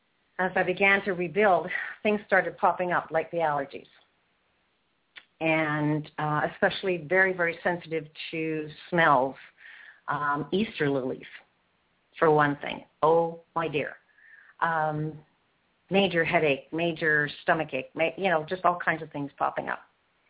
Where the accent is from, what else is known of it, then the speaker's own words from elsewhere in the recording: Canada; Now, I'm from Canada, so I call myself the Canadian weather weenie.